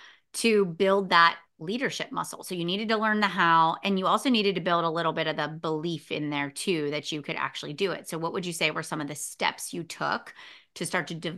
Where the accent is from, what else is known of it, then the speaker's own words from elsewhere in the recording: Mars, Pennsylvania, United States; You know, I'm a mom from Mars, Pennsylvania.